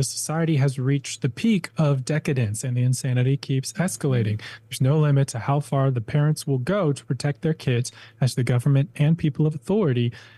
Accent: Minnesota, United States; Sally, I'm from Minnesota originally, my family is

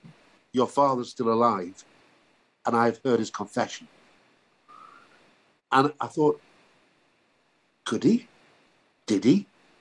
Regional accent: Middlesbrough, North East England, United Kingdom; born there; I was born in Middlesbrough, North Yorkshire.

